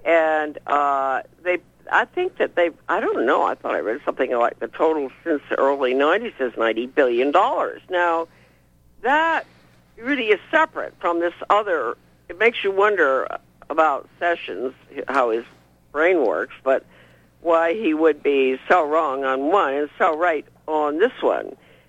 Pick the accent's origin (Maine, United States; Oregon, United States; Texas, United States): Maine, United States; Bath; because I did experience it in my hometown in Bath, Maine in 2002